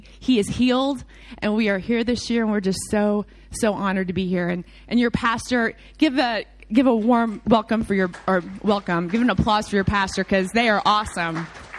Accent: Louisville, Kentucky, United States; At home, I'm obviously from Louisville, Kentucky

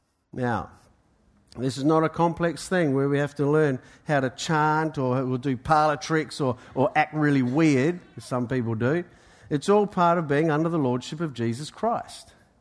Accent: New Zealand; now in Australia; New Zealand. Am I an Australian? You bet your cotton socks I am. You know, but I'm still notified as a Kiwi

